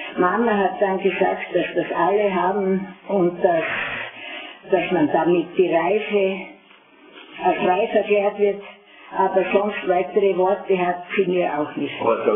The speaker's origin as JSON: {"language": "German", "town": "Birkfeld", "region": "Styria", "country": "Austria", "tie": "born there", "said": "am Kriegsanfang wurde ich geboren in Birkfeld."}